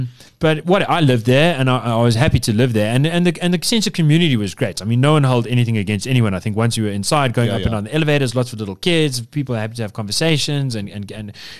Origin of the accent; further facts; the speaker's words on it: Yeovil, South West England, United Kingdom; I grew up in Yeovil